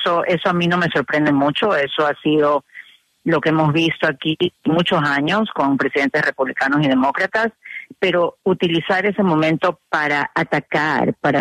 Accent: Ecuador; Yo soy ecuatoriana.

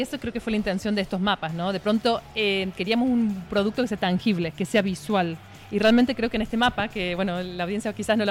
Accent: Argentina; now in United States; yo soy argentina, pero vivo en Estados Unidos

